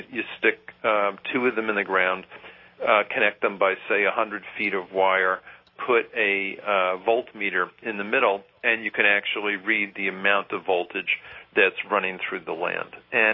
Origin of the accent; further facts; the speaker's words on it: Northeast, United States; And I'm from the Northeast, and it began to remind me of the old-fashioned ice houses that we used to have here